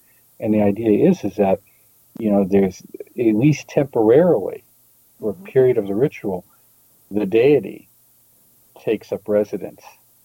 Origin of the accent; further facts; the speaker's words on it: Pennsylvania, United States; I grew up around Pennsylvania German style Barocca, which was medieval magic.